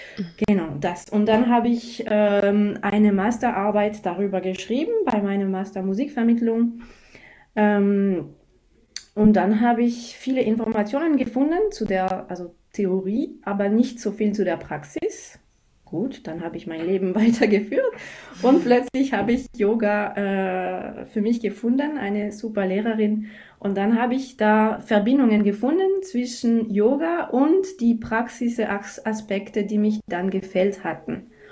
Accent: France; German is a second language; also born or lived in Germany; now in Bregenz, Austria

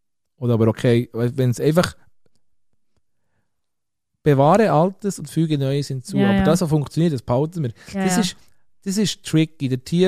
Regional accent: Switzerland; Wir sind Schweizer

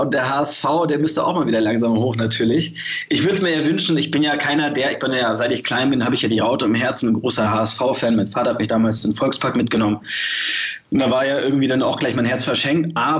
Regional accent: Hamburg, Germany; ich bin hier in Hamburg aufgewachsen und geboren

